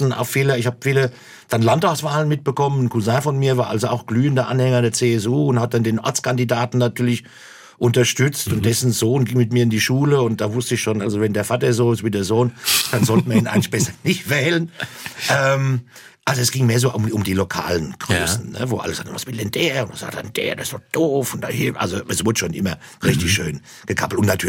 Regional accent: Obernburg, Bavaria, Germany; Obernburg. Das war also da, wo ich aufgewachsen bin. Genau. Obernburg ist so 18 Kilometer von Aschaffenburg entfernt.

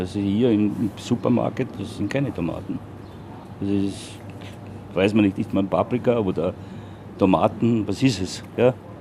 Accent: Austria; Ich bin Österreicher, ich werde nie Rumäne werden.

